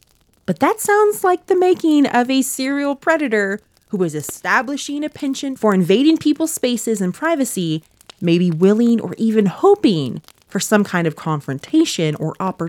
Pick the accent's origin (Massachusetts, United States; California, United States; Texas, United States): Texas, United States; So I'm as Texan as they get, baby.